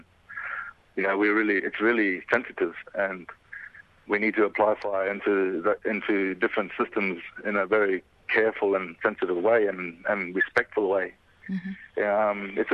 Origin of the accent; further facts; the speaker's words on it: Queensland, Australia; I'm from North Queensland, and my grandmother and mother's people were descended from the Croydon region of the Gulf of Kapucharia, which is the Takalak people.